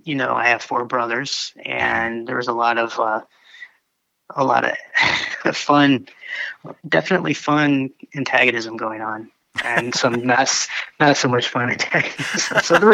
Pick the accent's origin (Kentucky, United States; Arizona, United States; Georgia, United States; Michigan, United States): Michigan, United States; Hemlock; Well, you know Hemlock, Michigan, yeah.